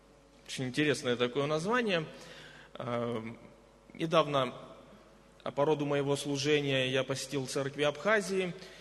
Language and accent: Russian; Sochi, Krasnodar Krai, Russia; В Гаграх, в отличие от нашего Сочи, где только павлины ходят по парку